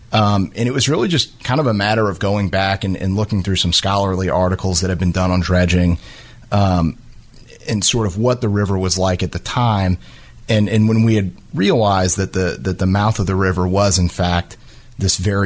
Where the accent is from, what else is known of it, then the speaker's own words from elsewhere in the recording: Louisiana, United States; I grew up in South Louisiana